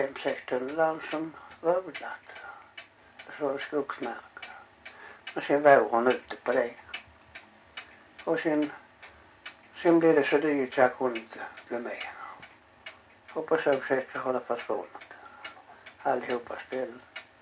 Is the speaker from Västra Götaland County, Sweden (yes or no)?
yes; Gothenburg, Västra Götaland County, Sweden; born there; Jag är född här i Göteborg